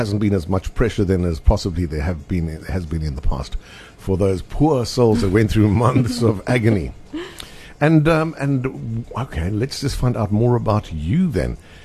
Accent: Benoni, Gauteng, South Africa; I mean, I come from Benoni, you know.

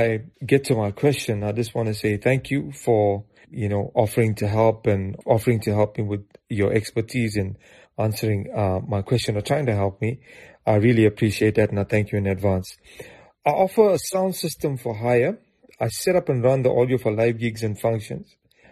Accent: Durban, KwaZulu-Natal, South Africa; I'm from Durban, and I'm a beginner entrepreneur.

